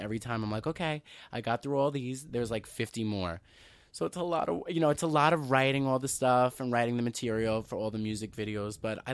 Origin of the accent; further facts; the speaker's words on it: Staten Island, New York, United States; Well, I'm from Staten Island. Staten Island has a very, very big heroin problem.